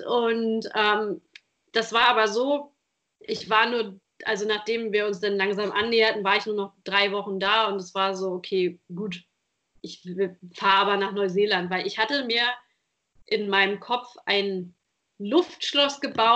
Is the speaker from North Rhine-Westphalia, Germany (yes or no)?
no; Flensburg, Schleswig-Holstein, Germany; Also ich komme aus Flensburg und da gibt es eine Kleinstadt, die heißt Schleswig, die ist nebenan, die ist noch kleiner.